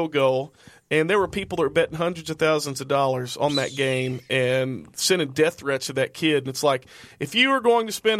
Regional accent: Arkadelphia, Arkansas, United States; I grew up in Arkadelphia, Arkansas, southwest Arkansas.

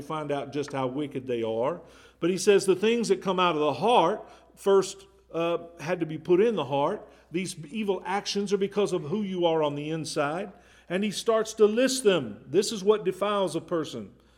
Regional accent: Kansas, United States; I grew up in Kansas. Most people up there said, "You guys."

